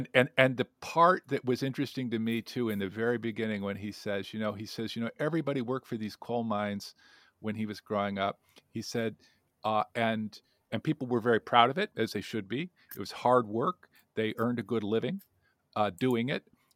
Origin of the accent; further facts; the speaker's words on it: Las Vegas, Nevada, United States; I grew up in Las Vegas, and I know at least part of the area that he's talking about.